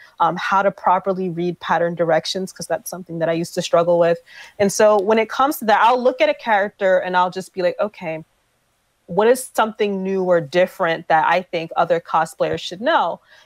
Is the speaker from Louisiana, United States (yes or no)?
no; New York City, New York, United States; So once more … I'm from New York City, the Bronx specifically.